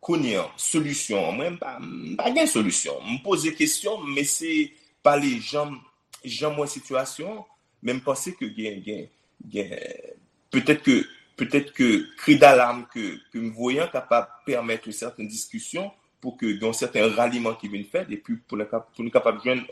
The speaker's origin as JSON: {"language": "French", "country": "Haiti", "said": "fait ça me pense qu'il est nécessaire à faire non, en tant qu'haïtien."}